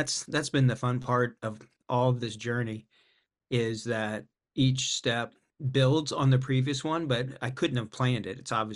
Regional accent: Missouri, United States; I grew up in Missouri, and my wife grew up in Iowa. So we're Midwestern United States people.

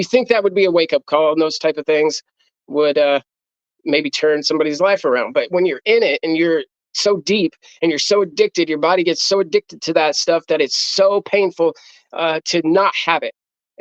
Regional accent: Iowa, United States; I'm from Iowa. I moved to the city. I was from a small town, but I moved to Des Moines, the city.

